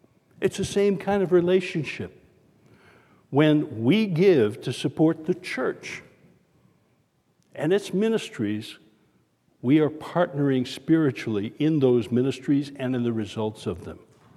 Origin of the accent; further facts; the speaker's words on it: Sanford, Maine, United States; my hometown of Sanford, Maine